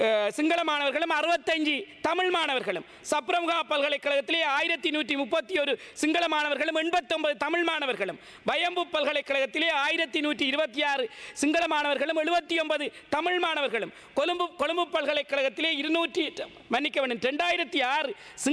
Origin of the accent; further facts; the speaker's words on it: Eastern Province, Sri Lanka; நான் அந்த தொகுதியைச் சேர்ந்தவன், கல்குடா தொகுதி கிழக்கு பல்கலைக்கழகம் அமைந்திருக்கிறது, அந்த தொகுதியைச் சேர்ந்தவன்